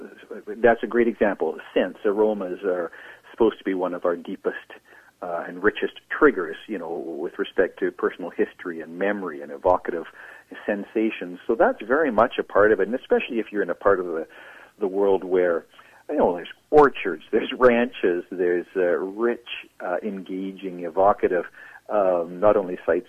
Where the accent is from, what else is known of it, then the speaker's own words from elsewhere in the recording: Vernon, British Columbia, Canada; now in Vancouver, Canada; Yes, I grew up in Vernon, B.C., at the north end of the Okanagan Valley, and I did a couple of years of college there and part of my working life there, and I still have family there